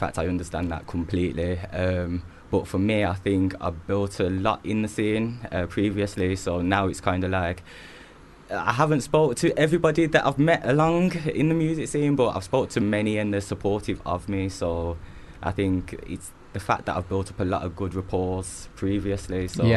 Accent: Wolverhampton, West Midlands, United Kingdom; now in London, United Kingdom; I'm from Wolverhampton. So when I started doing music, the scene wasn't that big. There wasn't many rappers or MCs coming from the city. So I literally came straight to London.

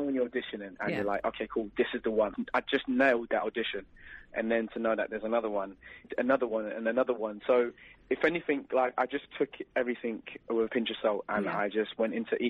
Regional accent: London, United Kingdom; we was in my hometown, London

